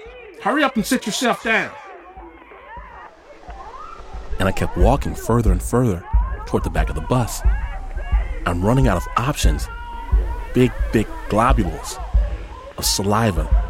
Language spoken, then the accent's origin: English; Detroit, Michigan, United States; born there; I was born in Detroit, Michigan, right? And when I was a little kid, we moved out to the middle of nowhere. We got a big plot of land and called ourselves farmers.